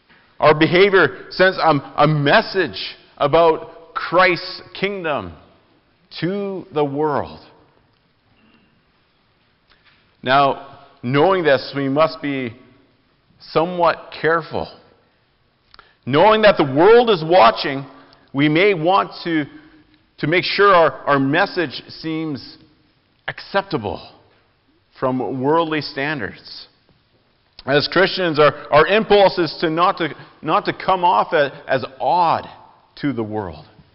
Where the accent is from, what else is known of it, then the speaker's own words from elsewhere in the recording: Canada; As Canadian citizens, we may travel to other countries such as Australia or the States or Mexico.